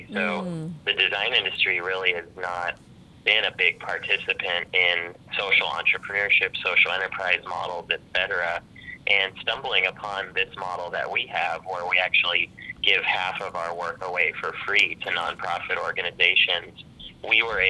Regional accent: California, United States; I grew up in the Silicon Valley, kind of close to Palo Alto

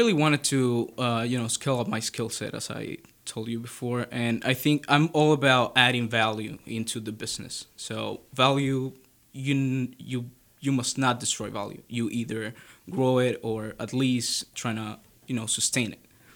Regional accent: Dominican Republic; I'm from the Dominican Republic. I told you, most beautiful beaches

